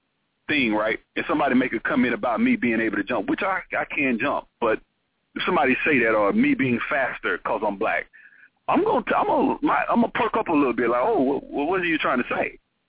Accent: United States; Growing up in America, that's what – if it's white, it's right.

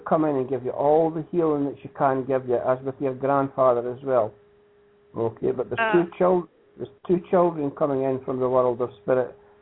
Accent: Scotland, United Kingdom; accent: Scottish; No, it's my Scottish accent.

